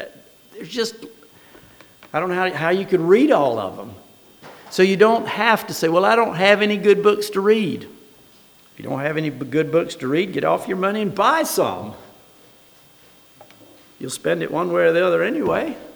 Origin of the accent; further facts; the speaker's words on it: the South, United States; And, you know, I'm from the South, and I like collard greens. Been eating them most of my life.